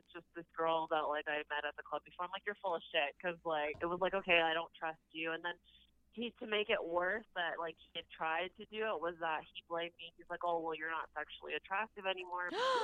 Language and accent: English; London, Ontario, Canada; I'm from London, Ontario.